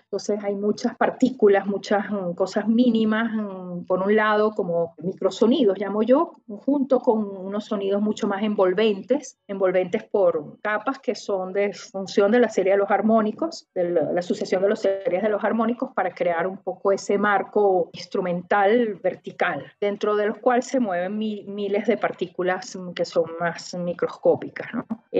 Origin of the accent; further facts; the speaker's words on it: Caracas, Capital District, Venezuela; termino con esa imagen o estampa de mi ciudad natal, que sería Caracas.